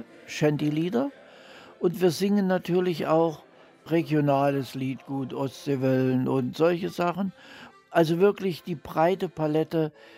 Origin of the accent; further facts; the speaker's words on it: Saxony-Anhalt, Germany; Die singen ja viel in Platt und ich komme aus Sachsen-Anhalt.